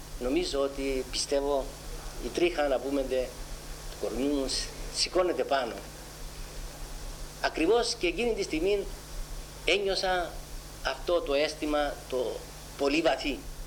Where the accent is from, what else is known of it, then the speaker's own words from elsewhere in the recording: Larnaca, Larnaca District, Cyprus; born there; Γεννήθηκα στη Λάρνακα το έτος 1930.